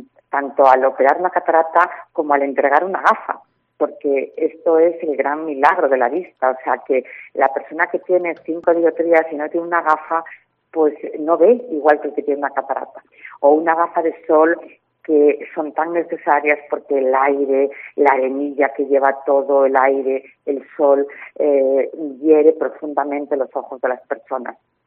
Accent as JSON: {"language": "Spanish", "country": "Senegal", "said": "la repercusión a nivel social en mi país es impresionante. Las necesidades que tienen allí de muchas especialidades, pero sobre todo de oftalmología y óptica, es terrible porque hay 5 o 6 oftalmólogos en todo el país. Entonces, son personas, las de Senegal"}